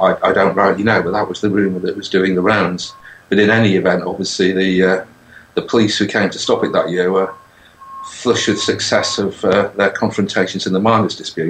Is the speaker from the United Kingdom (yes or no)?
yes; North East England, United Kingdom; I'm from the Northeast originally, although my accent is pretty well gone, I guess, now.